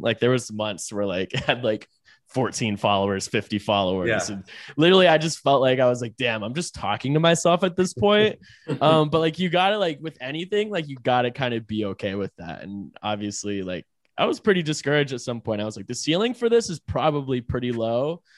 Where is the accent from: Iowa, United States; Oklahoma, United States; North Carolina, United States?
North Carolina, United States; Raleigh; Like, I'm from Raleigh. Like, I'd say Raleigh is not really like a fashion capital of the country.